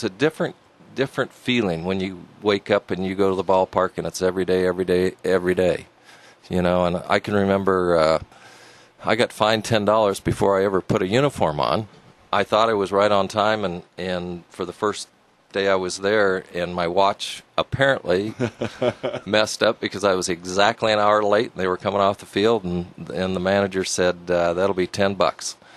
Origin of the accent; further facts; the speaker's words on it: Ord, Nebraska, United States; You know, growing up in Ord, we had sand greens through my freshman year, and then they converted to grass.